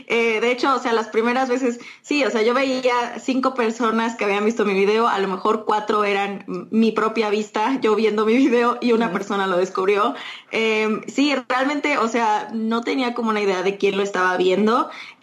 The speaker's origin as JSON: {"language": "Spanish", "region": "Mexico City", "country": "Mexico", "said": "vivo en la Ciudad de México, soy de México"}